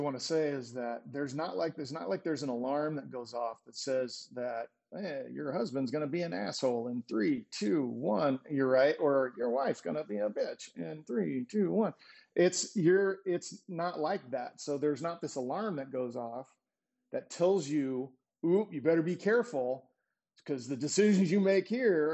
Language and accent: English; Oklahoma, United States; also born or lived in California; And if like me, I grew up in Oklahoma, it was rub some dirt on it, you pussy, and stuff like that.